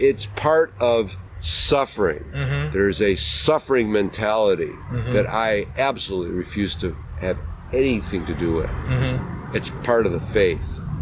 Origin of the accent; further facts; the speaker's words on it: Appleton, Wisconsin, United States; I felt that I had to conceal my Judaism when I was growing up in Appleton.